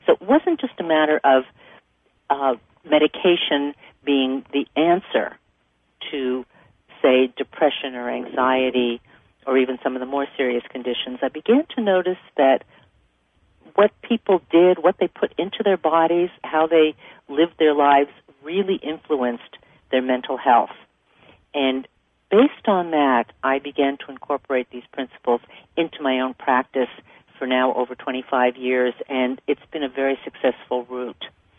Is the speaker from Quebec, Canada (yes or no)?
no; Toronto, Ontario, Canada; now in Los Angeles, United States; I'm originally from Toronto. I trained at the University of Toronto School of Medicine, and then I moved to Los Angeles